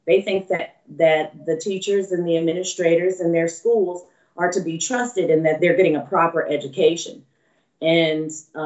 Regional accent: Houston, Texas, United States; You know, I'm in Houston now. This is my hometown.

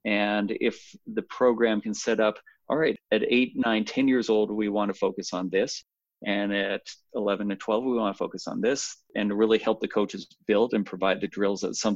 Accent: Calgary, Alberta, Canada; we're both Canadians, I'll speak to sort of the Canadian youth program, where we have in my hometown, Calgary Minor Basketball, and 3,000 kids playing semi-organized basketball

